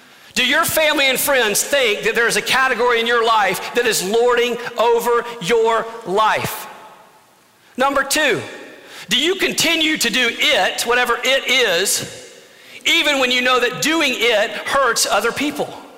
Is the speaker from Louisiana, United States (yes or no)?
yes; Louisiana, United States; I grew up in Louisiana. Everyone dipped.